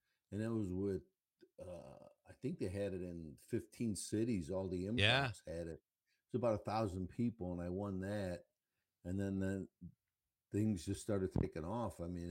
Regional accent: Chicago, Illinois, United States; born there; also born or lived in Brooklyn, United States; Yeah, I was actually, I was born in Chicago, and then we have family in Brooklyn, and we would end up going there every summer, and then I started living there for a while.

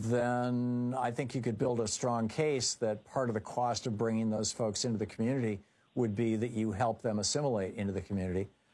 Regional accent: Lansing, Michigan, United States; I grew up in Lansing, Michigan. There were large Polish communities.

